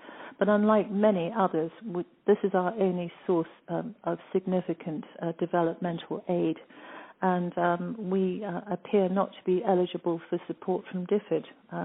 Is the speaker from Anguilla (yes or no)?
yes; Anguilla; We are very British. We're proud to be British.